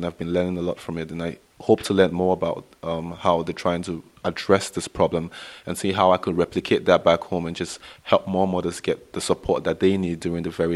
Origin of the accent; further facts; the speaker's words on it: Nigeria; I'm from Nigeria.